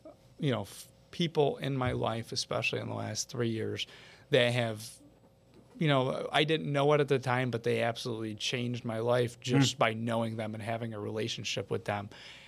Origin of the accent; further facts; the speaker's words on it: Brownville, New York, United States; also born or lived in Watertown; But actually Brownville, you know, okay. Right outside of Watertown, very, very small little village.